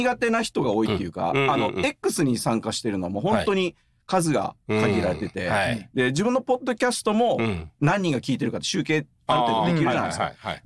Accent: Okinawa, Japan; ずっと生まれも育ちも沖縄市ですね、

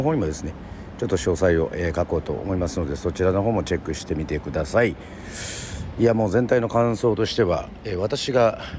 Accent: Yoron, Kagoshima, Japan; まあ私は与論出身ですけど

